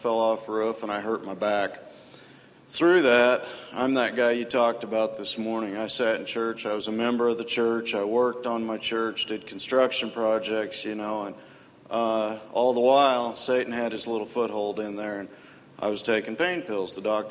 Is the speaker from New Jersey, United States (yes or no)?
no; Springfield, Missouri, United States; I'm 42 years old, and like you said, I'm from Springfield, Missouri. I grew up in church.